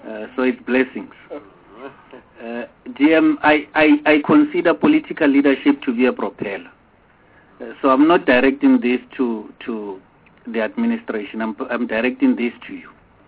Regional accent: Taung, North West, South Africa; I'm from Taung.

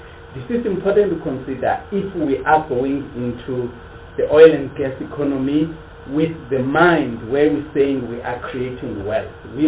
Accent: Bizana, Eastern Cape, South Africa; I come from Bondo land, the land of Amambondo in Bizana.

